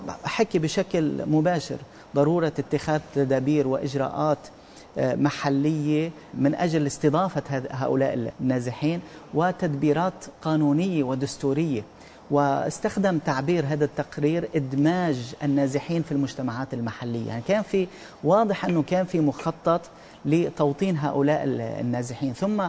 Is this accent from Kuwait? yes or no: no; Lebanon; ويتم محاصرتنا نحن كلبنانيين والضغط علينا لبنانيين